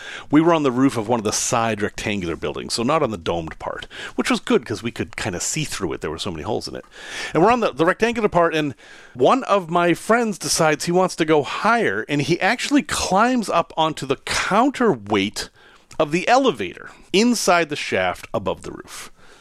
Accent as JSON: {"language": "English", "town": "Salem", "region": "Massachusetts", "country": "United States", "tie": "born or raised there", "said": "for most of my childhood growing up in Salem, this was no man's land. It was abandoned."}